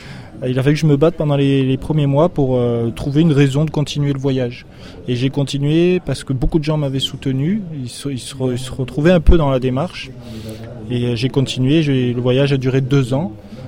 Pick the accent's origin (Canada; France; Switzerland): France; Toulon, Provence-Alpes-Côte d'Azur; Je suis Toulonnais, un ancien ouvrier de l'arsenal de Toulon. Parce que je suis né à Toulon